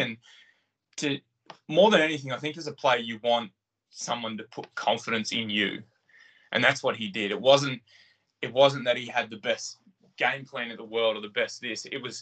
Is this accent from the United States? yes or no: no; Australia; And I think being an Australian coach and knowing what he'd done within the game was big